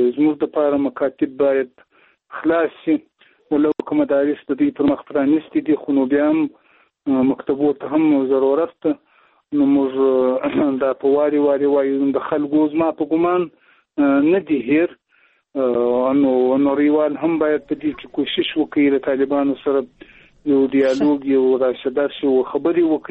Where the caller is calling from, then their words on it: Zabul, Afghanistan; توخیم د زابل ولایت شاجیل ولسوالۍ سره په اړیکه کیم